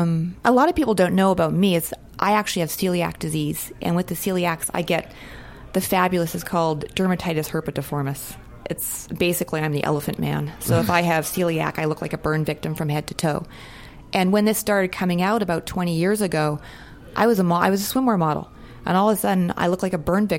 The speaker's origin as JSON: {"language": "English", "town": "Winnipeg", "region": "Manitoba", "country": "Canada", "tie": "born or raised there", "said": "I moved from Winnipeg, Canada."}